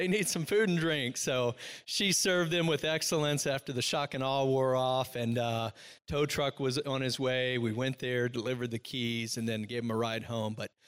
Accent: Virginia, United States; When I was a kid growing up in Virginia, 90-degree days, 70% humidity.

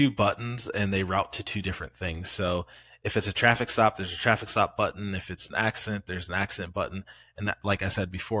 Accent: St. Paul, Minnesota, United States; Michael and I grew up in St. Paul, and we knew the Castile family very well.

